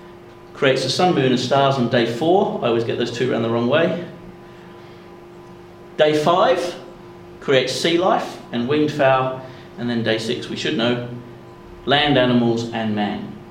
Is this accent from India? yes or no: no; Australia; I come from Australia